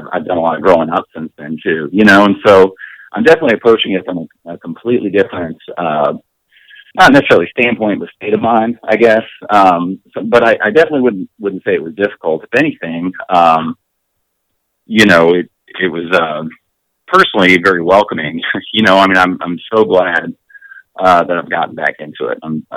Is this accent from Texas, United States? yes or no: yes; El Paso, Texas, United States; now in Los Angeles, United States; I moved to LA. I'm from El Paso originally. I moved to LA with an ex-girlfriend of mine